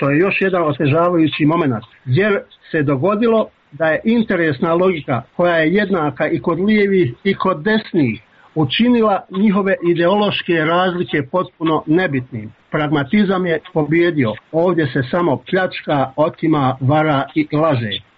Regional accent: Bosnia & Herzegovina; znam da vam govorim kao Bosanac, da vam govorim kao onaj koga su bez njegove vlastite volje na ovom popisu pisali kao ostali.

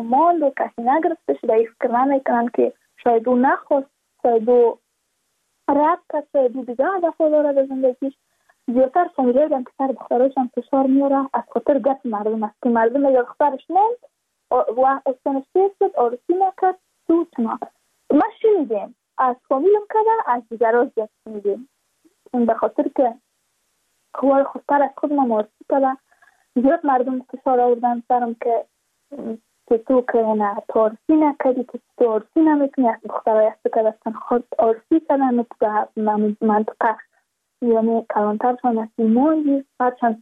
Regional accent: Badakhshan, Afghanistan; ما از بدخشان هستیم

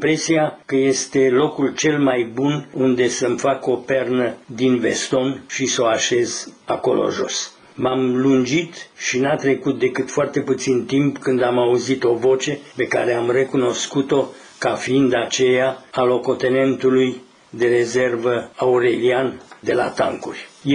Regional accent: Transylvania, Romania; am fost trimis și eu din nou acasă, în satul meu din Ardeal, unde eram învățător.

